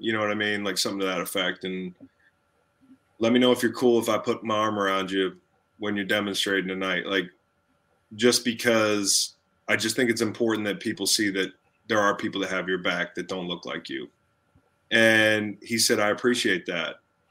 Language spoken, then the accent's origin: English; Charlottesville, Virginia, United States; I'm from Charlottesville. I'm a white guy.